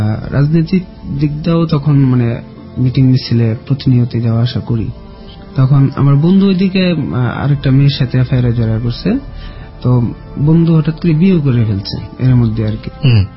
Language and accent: Bangla; Mymensingh, Mymensingh Division, Bangladesh; ময়মনসিংহ থেকে।